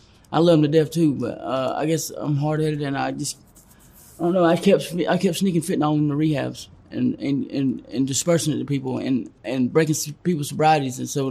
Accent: Phenix City, Alabama, United States; I grew up in Phenix City, Alabama.

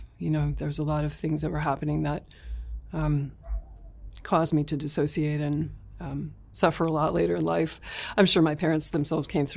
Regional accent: Nashua, New Hampshire, United States; now in Alaska, United States; Yeah, I grew up in New Hampshire, southern New Hampshire, Nashua.

